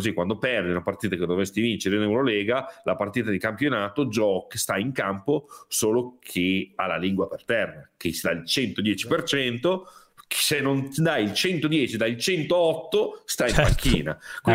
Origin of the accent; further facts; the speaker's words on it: Reggio Emilia, Emilia-Romagna, Italy; visto che intanto io sono di Reggio